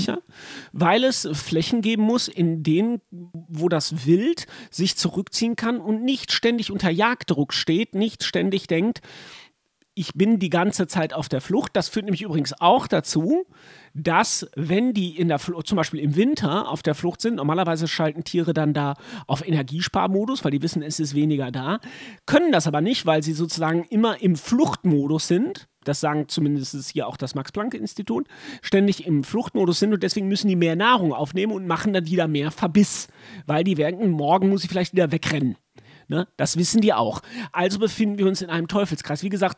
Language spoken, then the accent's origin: German; North Rhine-Westphalia, Germany; Und man war ja als Kind im Sauerland auch ganz viel in irgendwelchen Landgaststätten.